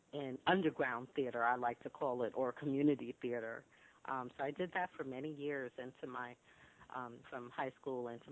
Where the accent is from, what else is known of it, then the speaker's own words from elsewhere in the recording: Brooklyn, New York, United States; Actually, born and raised in Brooklyn.